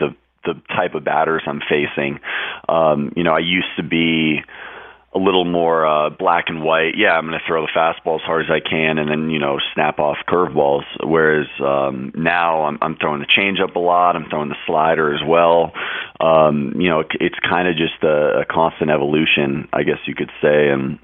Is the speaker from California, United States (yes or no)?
yes; California, United States; Well, it's funny because I am from Southern California, laid back, but my dad is from Queens as well